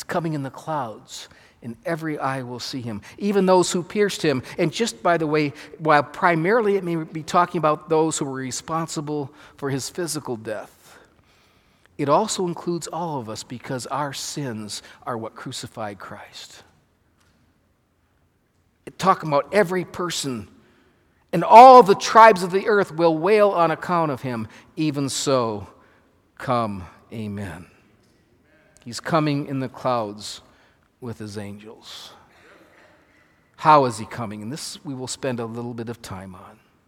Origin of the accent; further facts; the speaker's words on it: Michigan, United States; now in California, United States; Now, we don't get many thunderstorms here in California. I grew up in Michigan.